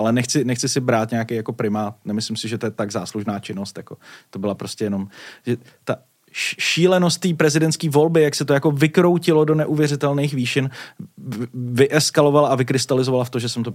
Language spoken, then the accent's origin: Czech; Děčín, Ústí nad Labem Region, Czechia; já jsem z Děčína původem a jezdil jsem 4 hodiny do Brna a pak jsem jezdil se zpátky 2 hodiny na praxi do Prahy.